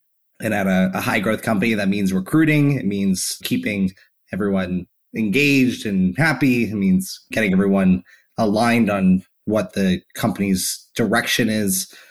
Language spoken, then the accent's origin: English; Florida, United States; I was working remotely from South Florida in the United States where I grew up.